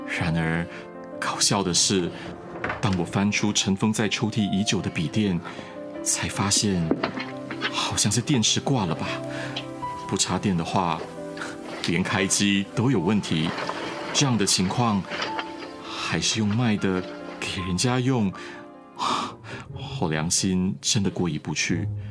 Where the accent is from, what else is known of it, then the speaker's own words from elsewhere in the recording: Taipei, Taiwan; 作为台北人，我会来到中南部完全是因为妻子